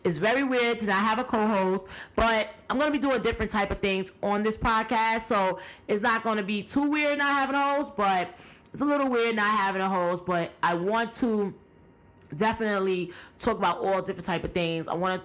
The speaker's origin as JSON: {"language": "English", "town": "Brooklyn", "region": "New York", "country": "United States", "moved": "as an adult", "lives_now": "Delaware, United States", "said": "A lot of you guys, if you don't know, I'm from Brooklyn, New York. And I recently moved to Delaware. I recently picked up and left New York, my family and I, and we're just really like starting our life over in Delaware."}